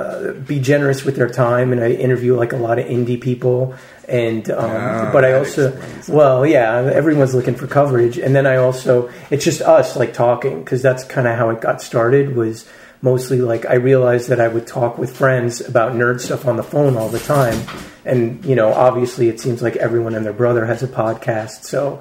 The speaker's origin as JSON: {"language": "English", "region": "New Jersey", "country": "United States", "tie": "born or raised there", "also_born_or_lived": "New York City", "said": "I mean, I was born in New York and raised in Jersey mostly, and spent a little time in South America, but I've never really heard of that area."}